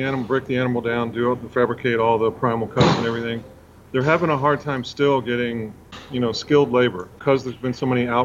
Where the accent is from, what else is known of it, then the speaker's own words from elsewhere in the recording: Texas, United States; So her teammates … since I'm a Texan.